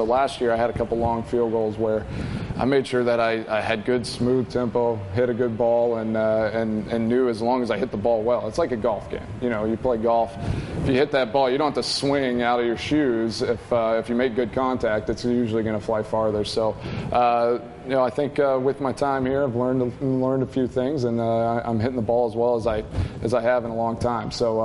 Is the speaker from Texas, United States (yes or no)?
yes; Texas, United States; I grew up in Texas, so I actually got a picture.